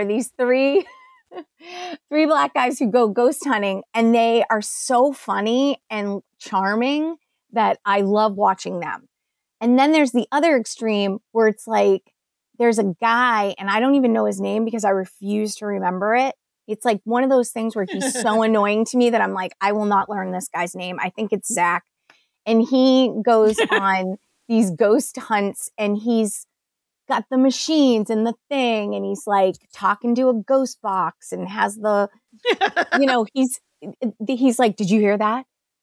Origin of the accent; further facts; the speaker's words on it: Maine, United States; So I was doing a sleepover. I grew up in Maine, great state of Maine.